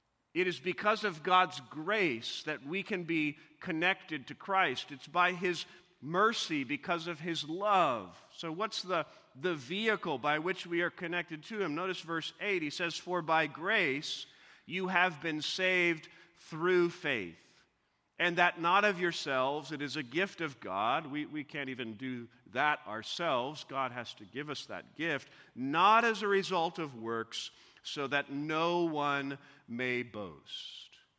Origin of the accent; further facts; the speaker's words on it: Missouri, United States; I remember once as a young boy growing up in Missouri